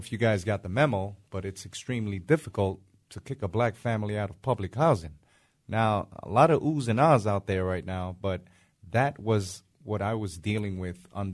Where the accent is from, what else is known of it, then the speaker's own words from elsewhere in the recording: New York, United States; But I'm from the Bronx. You know, I got some thick skin and very street smart.